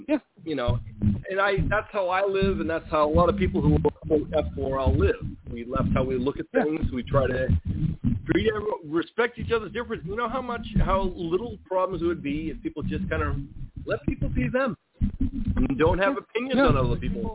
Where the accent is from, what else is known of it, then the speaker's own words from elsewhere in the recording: United States; I'm American. I care about other people, too.